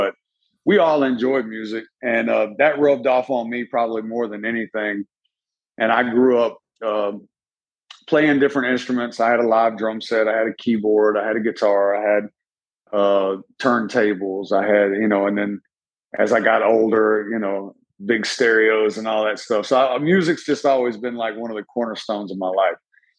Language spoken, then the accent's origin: English; Tennessee, United States; also born or lived in San Diego, California; I was born in San Diego, California, because that's where my dad was stationed in the Navy. Not long after I was born, my dad retired from the Navy, and he moved me and my mother and him. We moved back here to their hometown, Bedford County, Tennessee